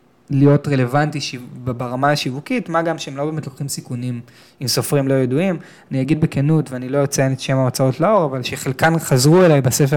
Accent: Tel Aviv, Tel Aviv District, Israel; אמרתי, גדלתי בתל אביב. וכשאתה גדל בתל אביב, בחוויה שלי, כשאני גדלתי בתל אביב

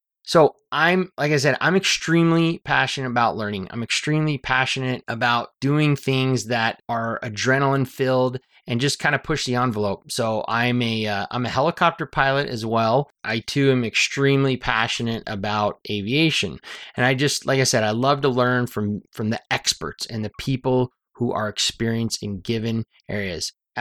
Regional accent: Idaho, United States; So I grew up in Idaho.

